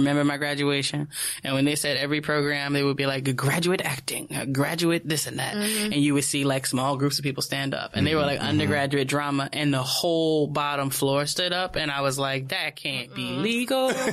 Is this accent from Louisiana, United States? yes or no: yes; New Orleans, Louisiana, United States; also born or lived in Washington, D.C.; now in New York, United States; I was born and raised in and around New Orleans. I've been in New York for like 6 years now.